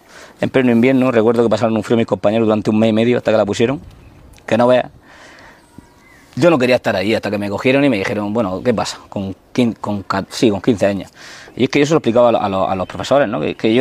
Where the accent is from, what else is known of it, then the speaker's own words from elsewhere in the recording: Region of Murcia, Spain; yo crecí aquí en Los Barreros, un barrio que cuando yo era pequeño prácticamente habían puesto las calles porque eran hasta de tierra, 10 años antes.